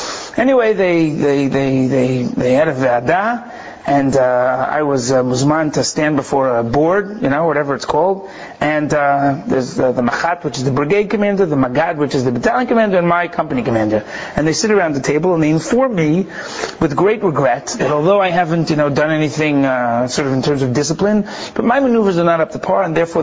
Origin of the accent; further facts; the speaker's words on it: United States; moved away as an adult; now in Efrat, Israel; I grew up in America. I live now in Israel, in Efrat. And I came to Israel after high school.